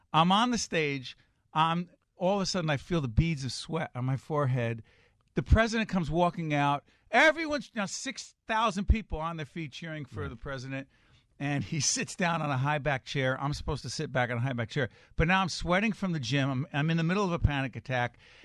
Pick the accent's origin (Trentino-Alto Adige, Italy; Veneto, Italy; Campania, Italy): Campania, Italy; Avellino; I'm in Avellino. It's my hometown, and it's beautiful.